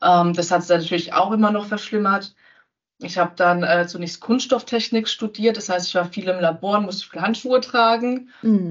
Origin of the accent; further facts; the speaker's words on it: Rhineland-Palatinate, Germany; ich komme aus der schönen Pfalz, aus der Nähe von Kaiserslautern